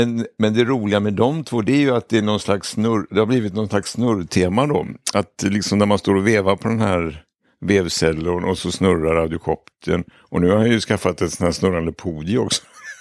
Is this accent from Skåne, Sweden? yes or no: no; Gothenburg, Västra Götaland County, Sweden; Ja, men jag är liksom uppväxt i Göteborg, kan man säga då.